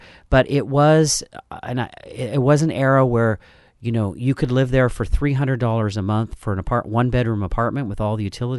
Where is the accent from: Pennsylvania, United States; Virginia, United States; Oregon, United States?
Oregon, United States; Oregon City; Oregon City.